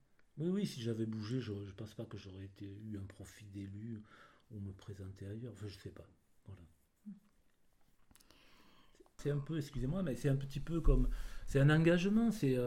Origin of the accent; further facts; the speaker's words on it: Valleraugue, Occitanie, France; Donc je suis né à Valérenque, j'ai parcouru, adolescent, toutes les garrigues, découvert avec les copains